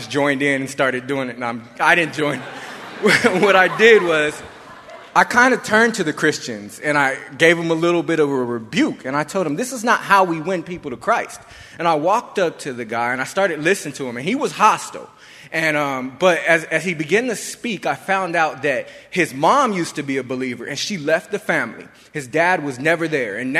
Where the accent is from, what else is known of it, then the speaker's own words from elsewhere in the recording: San Bernardino, California, United States; because I'm from San Bernardino.